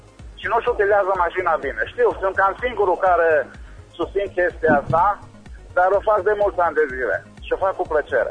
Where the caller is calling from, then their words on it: Timișoara, Timiș County, Romania; noi românii, că și eu sunt român